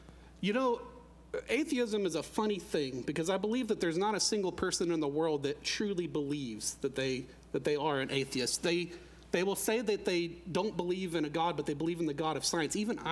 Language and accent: English; Arkansas, United States; born there; Yes, sir, absolutely. I was born in Arkansas. I was the son of a would-be farmer.